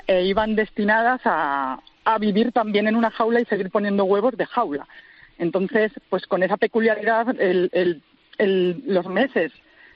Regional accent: Casas de Ves, Castilla-La Mancha, Spain; born or raised there

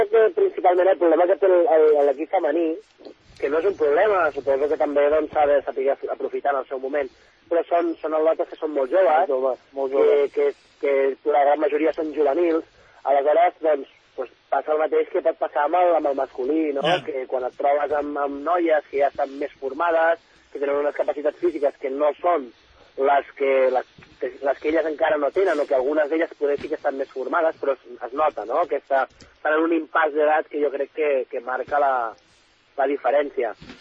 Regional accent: Barcelona, Catalonia, Spain; now in Menorca, Spain; Jo vinc de Barcelona

